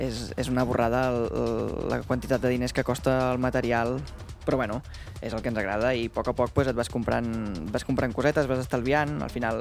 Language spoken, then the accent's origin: Catalan; Guardiola de Berguedà, Catalonia, Spain; Sí, jo sóc de Guardiola